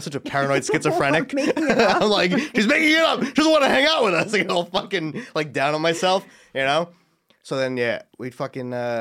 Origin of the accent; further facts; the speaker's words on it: New York, United States; I'm Rockin' County.